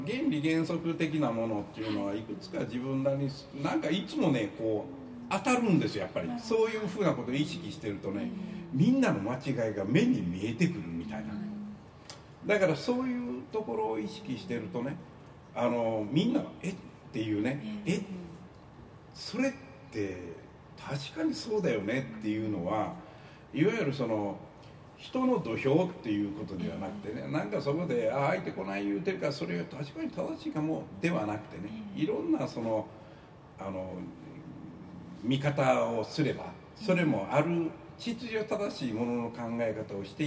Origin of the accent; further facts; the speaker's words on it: Osaka, Japan; accent: Osaka dialect; 俺の場合は大阪弁のハンディキャップあるからさ、大阪弁が入ってまうからね